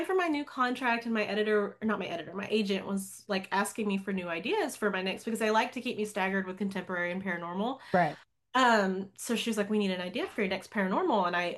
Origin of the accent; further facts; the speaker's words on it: the South, United States; And I was like, I'm from the South. We call everything bleachers.